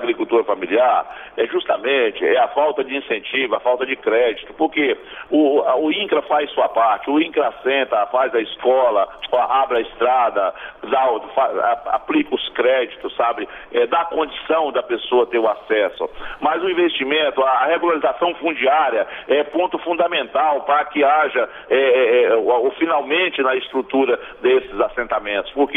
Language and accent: Portuguese; Brazil; now in Rondônia, Brazil; nós aqui em Rondônia somos brasileiros que viemos para cá enfrentar essa Amazônia de forma ordeira, respeitosa.